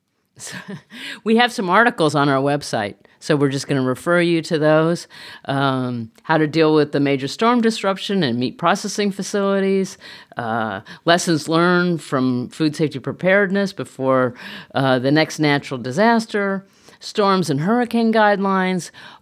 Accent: California, United States; I'm a Californian, so I'm way out of my

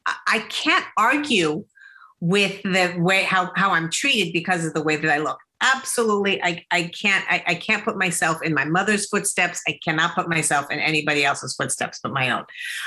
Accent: Beverly Hills, California, United States; the world that I grew up in Beverly Hills, California, was far from reality.

